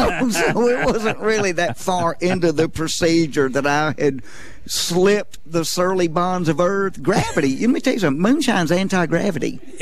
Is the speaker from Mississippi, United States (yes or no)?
yes; Jackson, Mississippi, United States; now in Mobile, United States; I grew up in Jackson, Mississippi. We were laid back. We enjoyed nature. We enjoyed life.